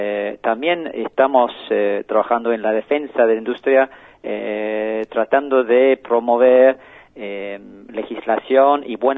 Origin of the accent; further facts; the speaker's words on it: Ireland; Spanish is a second language; now in Argentina; soy irlandés, nombre y apellido complicado por ahí